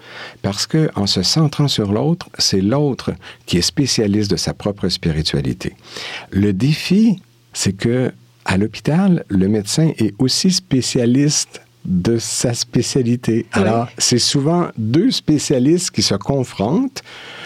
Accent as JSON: {"language": "French", "region": "Quebec", "country": "Canada", "tie": "born or raised there", "lives_now": "Switzerland", "said": "j'étais en région, j'étais pas dans les grandes villes comme Montréal, donc c'était pratiquement une monoculture."}